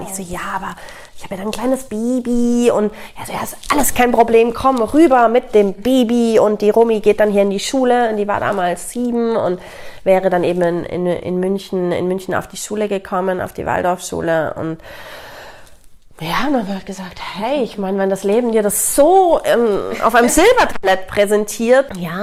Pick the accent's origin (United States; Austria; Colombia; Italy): Italy; Also ich bin in Italien mit auch aufgewachsen